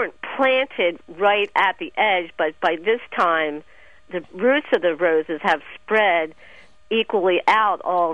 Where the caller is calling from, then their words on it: Philadelphia, Pennsylvania, United States; Hi, Mike. I'm calling from Philadelphia.